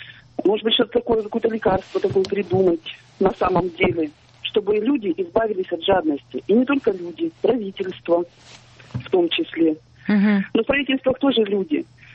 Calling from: Blagoveshchensk, Amur Oblast, Russia; Я звоню из Благовещенска.

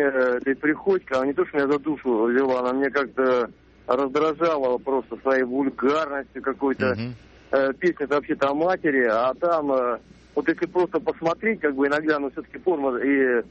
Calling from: Yaroslavl, Yaroslavl Oblast, Russia; я звоню из Ярославля.

